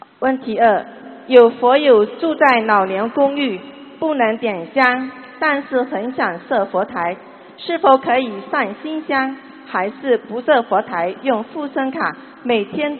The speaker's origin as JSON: {"language": "Chinese", "region": "New York", "country": "United States", "said": "美国的。"}